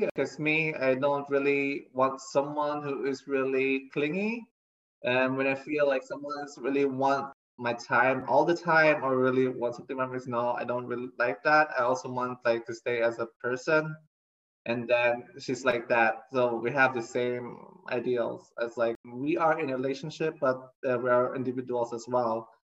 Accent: Philippines; although I was raised and born in the Philippines, I think I'm not that traditional.

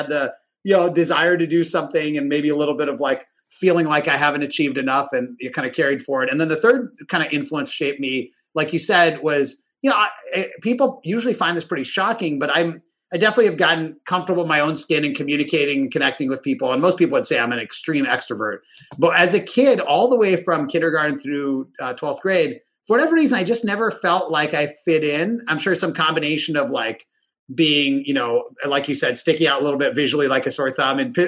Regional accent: Pittsburgh, Pennsylvania, United States; So for me, so I grew up in Pittsburgh.

